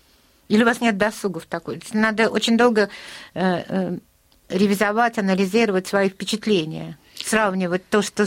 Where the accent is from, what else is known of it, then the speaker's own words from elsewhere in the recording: Saint Petersburg, Russia; born there; бабушка убежала с Псковщины от голода, моя мама родилась здесь, я здесь. Моя дочь может считать себя, как это модно, коренной петербурженкой